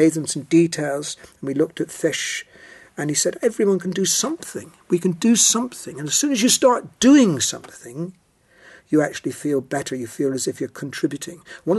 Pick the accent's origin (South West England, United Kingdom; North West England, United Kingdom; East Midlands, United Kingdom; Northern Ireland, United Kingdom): South West England, United Kingdom; Bugle; we came to Cornwall. I'm a Cornishman. I mean, although my mother's Greek, I was born in Bugle.